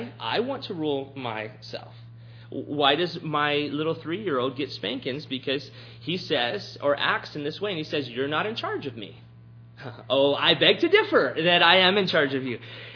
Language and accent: English; Texas, United States; when I was growing up in South Texas, there were these little bugs that made noise in the summer that we called locusts